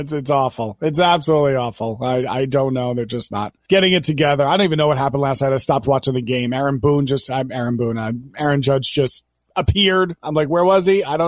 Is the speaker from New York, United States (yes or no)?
yes; Long Island, New York, United States; I grew up on Long Island, or if you're from Long Island, you're Long Island, where you drink coffee and you talk. And I grew up 60 miles outside of New York City.